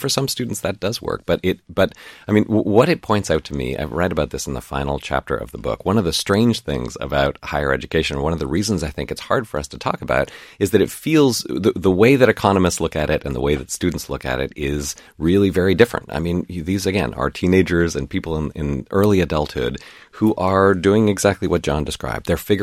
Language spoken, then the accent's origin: English; Toronto, Ontario, Canada; moved away as an adult; also born or lived in New York City; I grew up in Canada, in Toronto